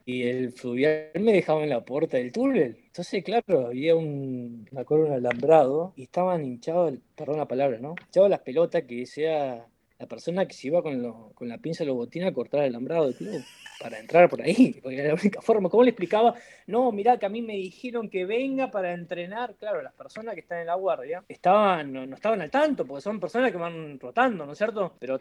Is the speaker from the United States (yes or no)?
no; Chajarí, Entre Ríos, Argentina; yo vengo de Chajarí, venía de Chajarí, de un club que entrenábamos en una plaza.